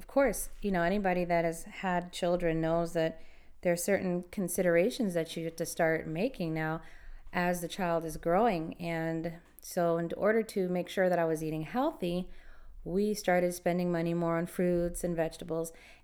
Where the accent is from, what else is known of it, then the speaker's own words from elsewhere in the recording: United States; But I, being American, said, okay, well, let me go and see what else I can get.